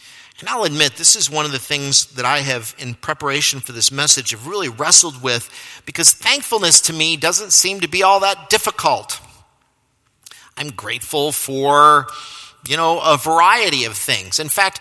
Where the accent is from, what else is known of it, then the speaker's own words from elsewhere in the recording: United States; Because ultimately, I'm an American, I'm a pretty good guy, right?